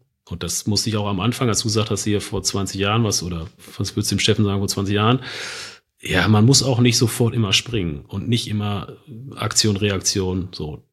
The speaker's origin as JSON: {"language": "German", "region": "North Rhine-Westphalia", "country": "Germany", "said": "dafür bin ich zu ostwestfälisch einfach."}